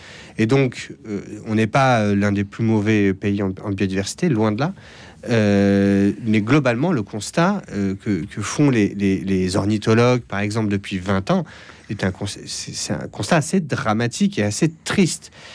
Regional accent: Provence-Alpes-Côte d'Azur, France; grandi en Provence, et donc en Provence, il n'y a pas beaucoup de glaciers. Je suis de là-bas

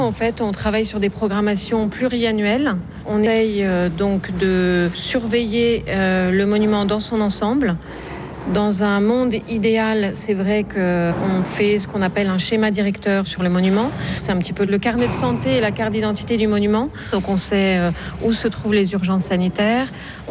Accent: Ascain, Nouvelle-Aquitaine, France; Alors, je suis originaire du Pays Basque.

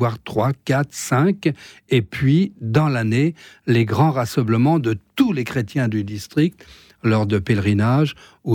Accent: Tours, Centre-Val de Loire, France; now in Madagascar; je suis originaire du diocèse de Tours, où je suis incardiné

